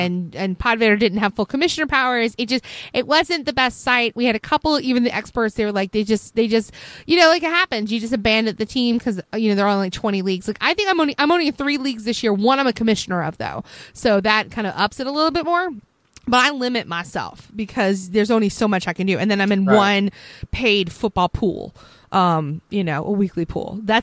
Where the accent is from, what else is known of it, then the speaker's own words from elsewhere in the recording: Philadelphia, Pennsylvania, United States; even though I'm from Philadelphia